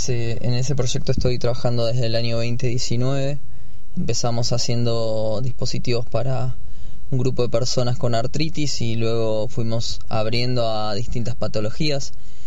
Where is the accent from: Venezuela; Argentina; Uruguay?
Argentina; Bariloche, Río Negro; Soy nacido y criado acá en Bariloche. Hice mi primaria en la escuela Techo Amarillo, el colegio 328. Luego hice la secundaria en el SEM 51, Escuela Técnica Jorge Newbery.